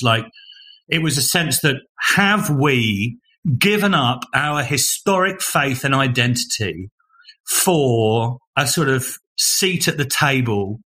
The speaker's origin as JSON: {"language": "English", "region": "London", "country": "United Kingdom", "said": "I'm a Londoner."}